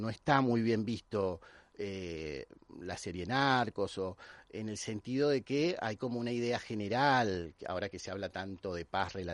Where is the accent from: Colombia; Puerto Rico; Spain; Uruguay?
Colombia; Barranquilla, Atlántico; now in Buenos Aires, Argentina; Ya hace mucho que vivo en Buenos Aires, hace 30 años, pero viví toda mi infancia y adolescencia en Colombia, en la región Caribe, en una ciudad que se llama Barranquilla